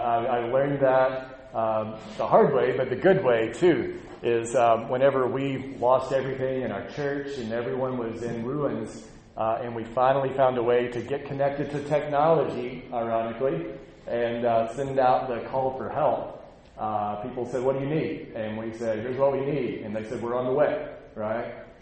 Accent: Arkansas, United States; I'm originally from Arkansas, and in a setting like this, I never know.

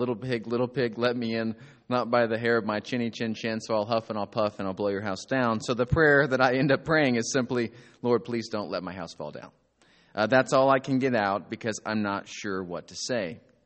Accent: Oklahoma, United States; Now, keep in mind, I'm from Oklahoma. I've been working at the same church for 13 years.

